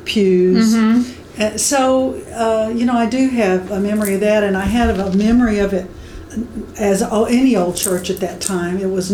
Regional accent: Madisonville, Kentucky, United States; born there; now in Louisville, United States; I was not born here in Louisville. I was born in Western Kentucky in Madisonville, which is, at that time, it was a big part of the coal fields of Western Kentucky.

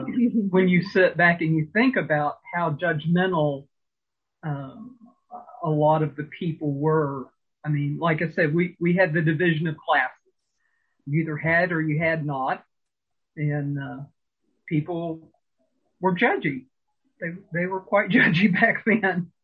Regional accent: Lexington, United States; So growing up in Lexington was storybook for the most part, and then you had your little rough edges, but for the most part it was typical mid-America.

